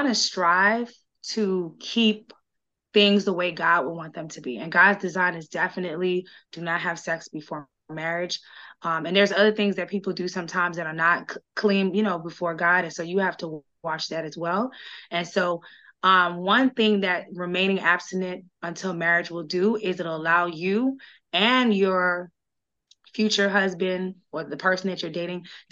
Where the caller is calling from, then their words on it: Miami, Florida, United States; I am joining you from Miami, Florida, and I have been married for over 4 years.